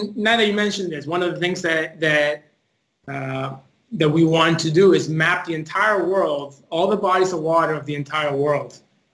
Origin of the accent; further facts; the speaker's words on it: Argentina; English is a second language; now in United States; I'm originally from Argentina, and so I moved to the United States in 1995